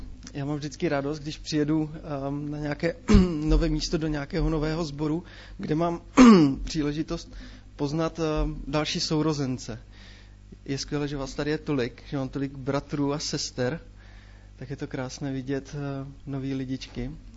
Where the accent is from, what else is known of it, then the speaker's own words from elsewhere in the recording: Frýdek-Místek, Moravian-Silesian Region, Czechia; z naší rodiny není nikdo věřící a pocházím z Frýdku Místku. A bylo to tak, že jsem bydlel na sídlišti